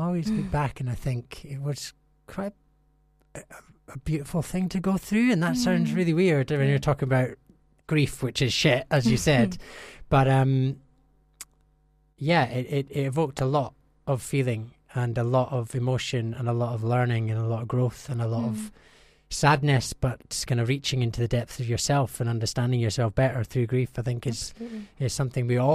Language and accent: English; Scotland, United Kingdom; I'm from Scotland, so there was a bit of cultural differences as well.